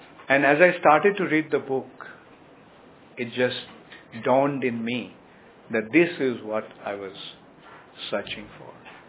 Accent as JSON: {"language": "English", "country": "India", "said": "I was in Europe. I'm Indian. I'm born Indian. I was in Europe"}